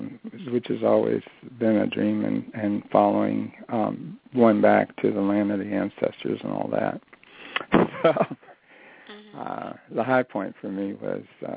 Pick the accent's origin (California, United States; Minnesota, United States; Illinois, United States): Illinois, United States; Chicago; I'm not from here at all. My world, like the jewelers, is another world. She's from New York. I'm from Chicago, and that's a whole different thing.